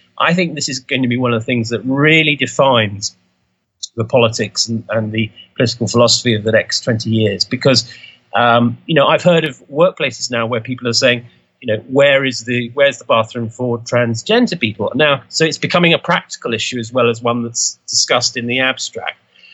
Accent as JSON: {"language": "English", "region": "London", "country": "United Kingdom", "tie": "born or raised there", "said": "I'm a Londoner. I've pretty much always been a Londoner. And as my surname suggests, my father's a Maltese, but the name is originally Italian. So, I'm of immigrant stock"}